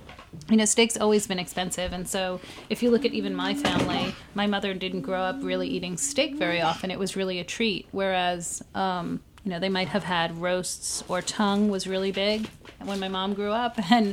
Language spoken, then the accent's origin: English; New York, United States; All of that was really, really new to us because Josh and I come from Long Island. We're, you know, we're nice kids from Long Island.